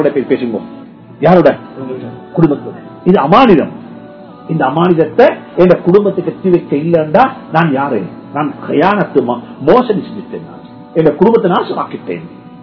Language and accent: Tamil; Wattala, Western Province, Sri Lanka; நான் வத்தலையை சேர்ந்தவர், எங்க ஊர் கொழும்புல வத்தலை, நான் ஒரு கிறிஸ்டியன், நான் பௌத்தனாக இருந்து கிறிஸ்டியனுக்கு மாறினவன்